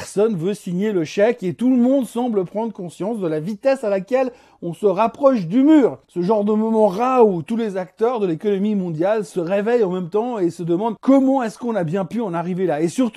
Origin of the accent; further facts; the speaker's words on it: Switzerland; Bah, chez nous en Suisse, c'est un petit peu différent.